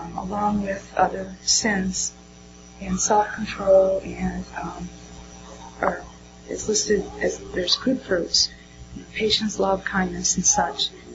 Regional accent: Indiana, United States; I grew up in Indiana, 75 miles away from Brian White, who died of AIDS.

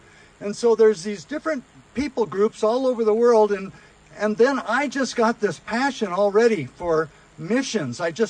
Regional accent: Seattle, Washington, United States; also born or lived in Salt Lake City, Utah; I was born in Salt Lake City, Utah, where my dad had shipped out during World War II. And I grew up in Seattle, Washington

